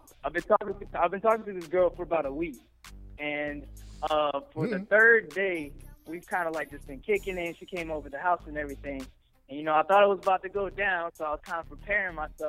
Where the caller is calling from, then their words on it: North Carolina, United States; I'm calling from North Carolina.